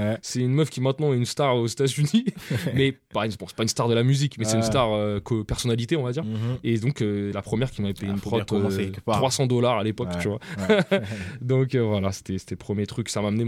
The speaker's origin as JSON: {"language": "French", "town": "Paris", "region": "Île-de-France", "country": "France", "said": "Je dis, bah, je viens de Paris."}